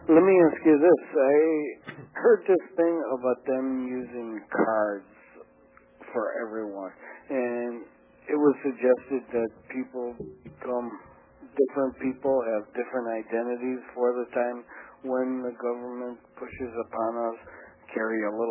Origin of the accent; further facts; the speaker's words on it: Wisconsin, United States; I'm from Wisconsin.